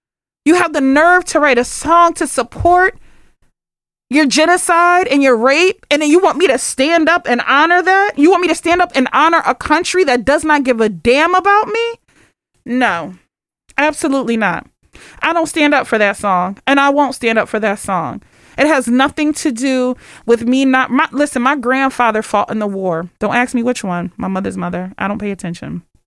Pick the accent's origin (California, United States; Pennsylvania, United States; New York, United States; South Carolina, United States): Pennsylvania, United States; Philadelphia; like I'm from Philly, so I know, you know